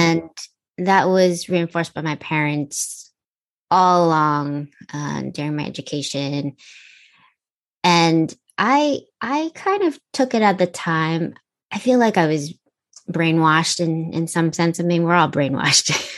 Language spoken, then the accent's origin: English; United States; my more kind of westernized upbringing as well. The fact that I grew up in the States